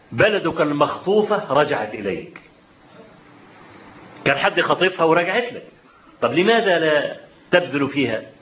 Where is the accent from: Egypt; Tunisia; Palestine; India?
Egypt; قال: من أي البلاد أنت؟ قلت له: أنا من مصر.